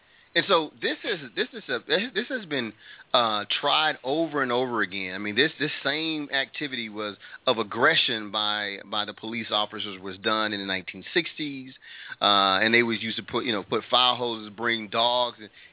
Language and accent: English; the South, United States; Certainly, I'm from the South, and I've seen a lot of activity in the United States